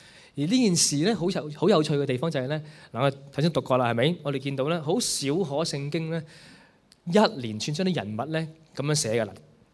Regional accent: China; 其實咧，我哋體會中國人嘅春節咧

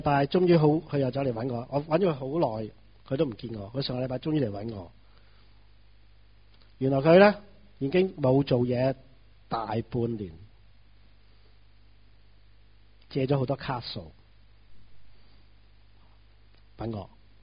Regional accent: Hong Kong; 我们香港人基本上是善心

